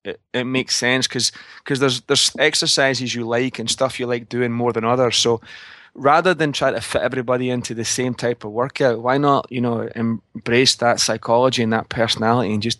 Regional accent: Scotland, United Kingdom; growing up in Scotland or living there.

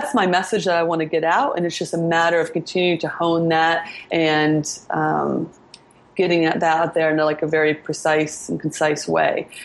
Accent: Indiana, United States; I grew up in Indiana, and yes, I was way above average athlete in Indiana

